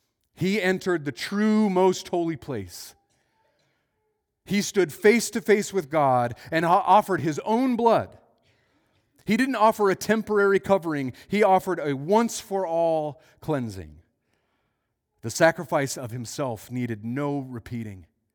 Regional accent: Casper, Wyoming, United States; I grew up in Casper, Wyoming, so I was about to go on a very exotic trip on my own to Minneapolis.

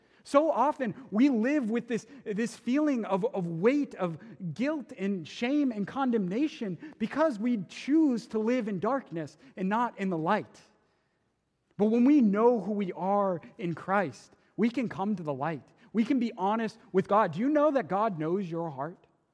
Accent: Georgia, United States; When I was younger, I grew up in Georgia, and we had this house with these massive windows on one side of the wall.

